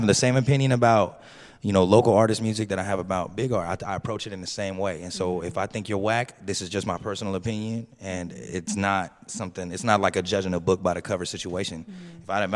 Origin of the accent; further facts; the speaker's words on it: Santa Ana, California, United States; this ideology is a huge reflection of the fact that I'm from Santa Ana, because that's just a thing in Santa Ana, whether you're a rapper or not.